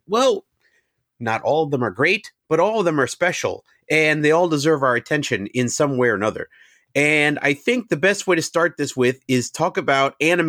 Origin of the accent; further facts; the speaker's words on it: New York, United States; I left both coasts personally, but I am from New York